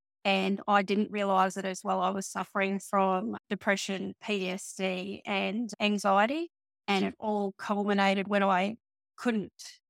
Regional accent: Townsville, Queensland, Australia; So I'm from Townsville up in Northern Queensland.

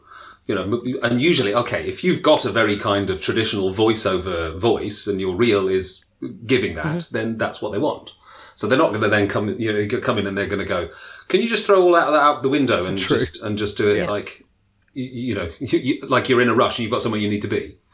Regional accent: Canada; accent: Canadian; The original content was in an American accent, so I'm going to use my Canadian accent for this

